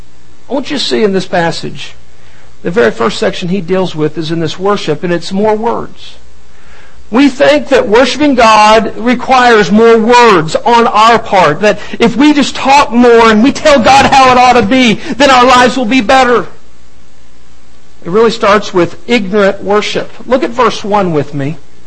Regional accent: Texas, United States; I'm from Texas, and bigger is better, and more is absolutely wonderful.

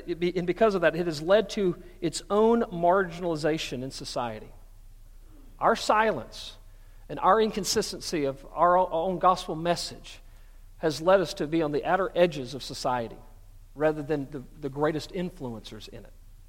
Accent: United States; and I say, thank God I'm an American.

